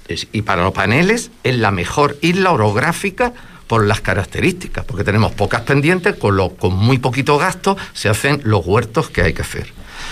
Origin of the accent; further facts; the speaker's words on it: Fuerteventura, Canary Islands, Spain; soy ciudadano de Fuerteventura